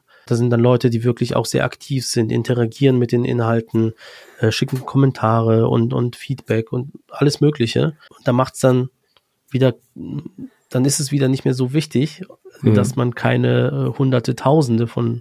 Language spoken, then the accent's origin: German; Poland; now in Germany; und ich komme ursprünglich eigentlich aus Polen. Bin dann halt vor einigen Jahren mit meinen Eltern auch mal ausgewandert.